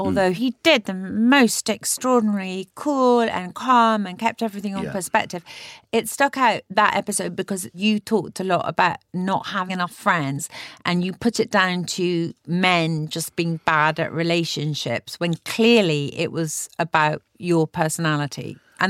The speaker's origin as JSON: {"language": "English", "region": "Scotland", "country": "United Kingdom", "tie": "born or raised there", "said": "I grew up in Scotland"}